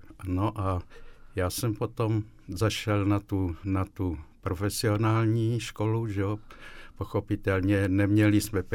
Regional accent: South Moravian Region, Czechia; Pocházím vlastně z Jižní Moravy

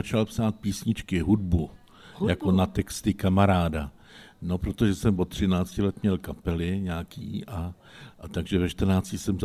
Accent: Poříčí nad Sázavou, Central Bohemian Region, Czechia; also born or lived in Prague; jinak pocházím od Sázavy, teď už zase žiju v Poříčí nad Sázavou.

